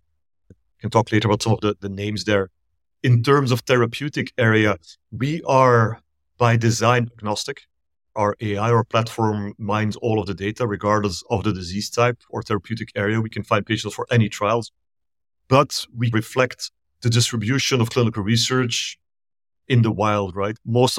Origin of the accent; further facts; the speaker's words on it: Belgium; now in Pasadena, United States; I'm originally from Belgium in Europe, and I moved here close to 20 years ago.